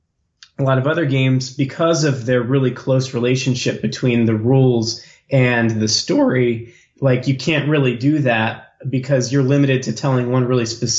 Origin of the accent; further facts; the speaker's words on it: New Jersey, United States; also born or lived in Pennsylvania / Maryland; now in Delaware, United States; I grew up mostly in New Jersey in the U.S.